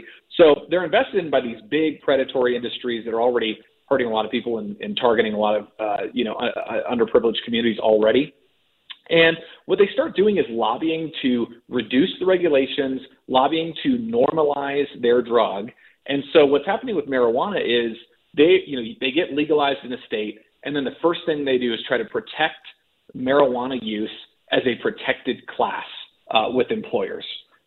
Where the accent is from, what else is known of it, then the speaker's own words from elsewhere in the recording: Colorado, United States; I'm from Colorado. We were the first state to legalize marijuana.